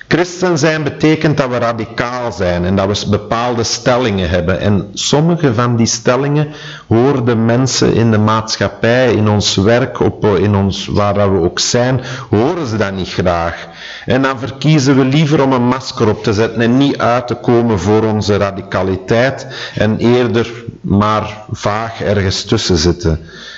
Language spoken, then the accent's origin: Dutch; Flanders, Belgium; Wij als Vlamingen zijn daar specialist